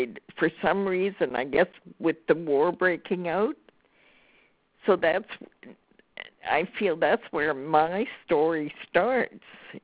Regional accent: Sweden; I was born in Sweden. I'm Swedish.

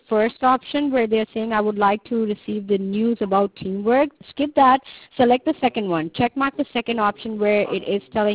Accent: New York, United States; I am originally from New York.

